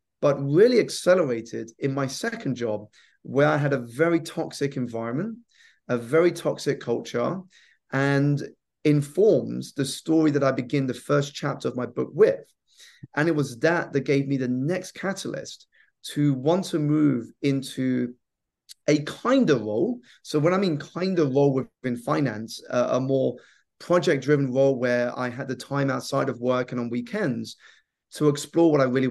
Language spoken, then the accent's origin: English; United Kingdom; So I grew up here in the United Kingdom. My parents were Malaysian immigrants into the country